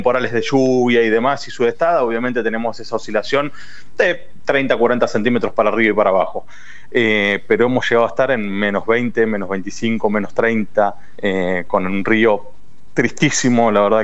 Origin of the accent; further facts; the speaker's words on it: San Pedro, Buenos Aires Province, Argentina; cada vez que nos toca salir o andar de visita por algún lugar y decir que sos de San Pedro